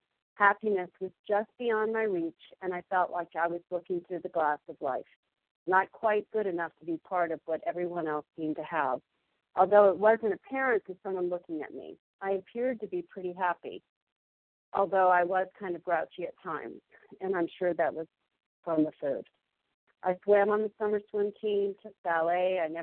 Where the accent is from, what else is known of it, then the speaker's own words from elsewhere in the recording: Fairfax, Virginia, United States; I was born on July 27th, 1960. I am the fourth of four girls. We live in Fairfax, Virginia, which is about 30 minutes outside of Washington, D.C.